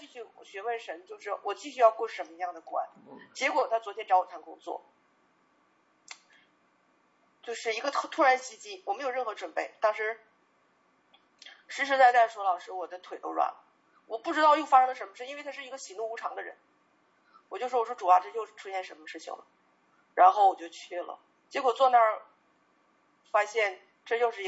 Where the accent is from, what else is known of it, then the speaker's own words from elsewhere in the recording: China; 用一句我们中国人常说的话